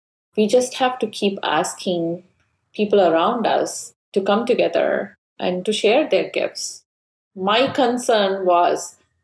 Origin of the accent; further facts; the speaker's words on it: India; English is a second language; I am from India, have no clue anything, nothing about hip hop.